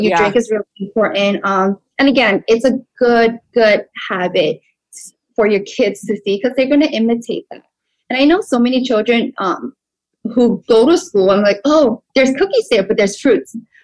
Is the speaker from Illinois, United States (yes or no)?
no; Brooklyn, New York, United States; like I live in Brooklyn. I grew up in Brooklyn.